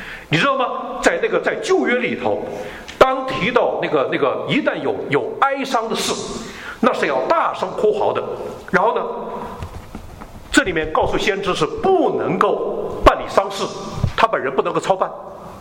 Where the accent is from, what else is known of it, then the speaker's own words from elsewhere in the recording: Northeast China, China; 我是东北人的